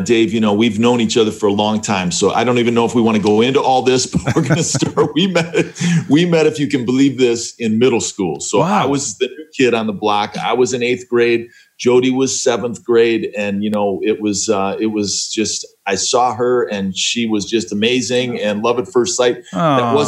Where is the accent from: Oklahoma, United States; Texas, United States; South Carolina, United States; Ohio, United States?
Ohio, United States; We grew up in Northeastern Ohio, but we kept our relationship going throughout college.